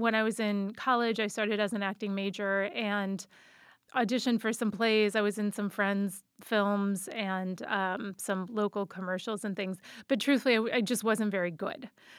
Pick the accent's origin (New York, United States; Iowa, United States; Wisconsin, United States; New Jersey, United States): Iowa, United States; And I grew up in Iowa. Weirdly, there were films being made in Iowa when I was a kid